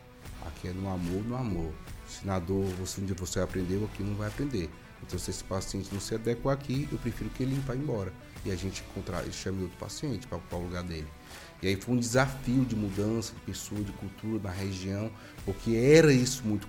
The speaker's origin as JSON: {"language": "Portuguese", "town": "Fortaleza", "region": "Ceará", "country": "Brazil", "lives_now": "João Pessoa, Brazil", "said": "eu tinha morado em Fortaleza antes, né? Porque eu sou de Fortaleza, só que eu tinha me mudado para João Pessoa."}